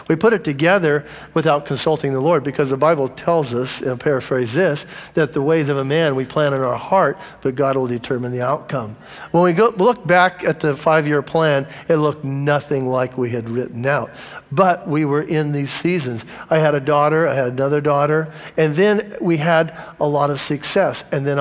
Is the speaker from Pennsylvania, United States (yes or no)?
no; Los Angeles, California, United States; but I grew up in LA. I grew up in Venice Beach.